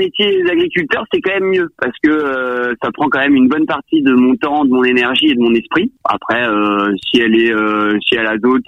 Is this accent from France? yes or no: yes; Île de Ré, Nouvelle-Aquitaine, France; j'avais déjà quelques copains producteurs de sel et constructeurs de marais salants à l'île de Ré, là où j'ai grandi.